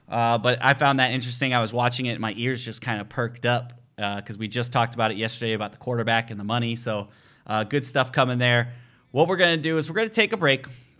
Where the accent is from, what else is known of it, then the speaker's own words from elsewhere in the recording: Chicago, Illinois, United States; growing up in the Chicago area, watching Clay Matthews and the Bears and Packers rivalry for a long time, you had respect for the guy.